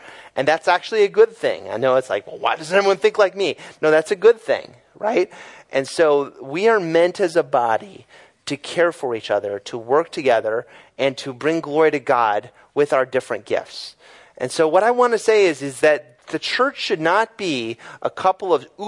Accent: United States; At least for me as an American man, that is a really hard thing to think about.

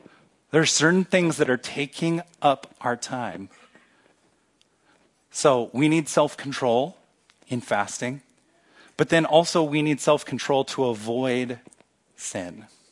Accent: Kansas City, Missouri, United States; I'm from Kansas City, in order to watch the Royals games, you need the FanDuel app.

